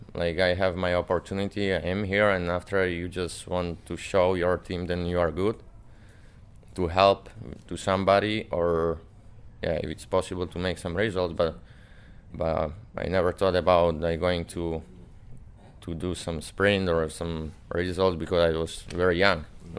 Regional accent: Slovakia; English is a second language; Oh well, that is an old team. My hometown. I just said, okay, I grow up there, let's to help them some way.

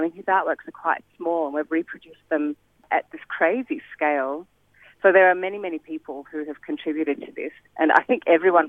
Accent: Melbourne, Victoria, Australia; They haven't seen it yet because we're from Melbourne.

